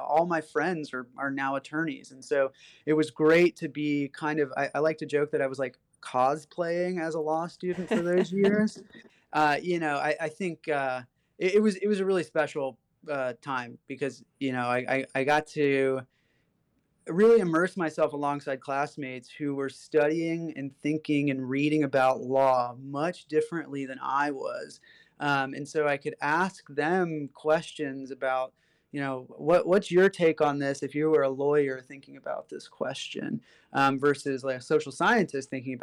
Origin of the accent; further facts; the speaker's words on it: Strasburg, Virginia, United States; Strasburg, Virginia. So the Northern Shenandoah Valley.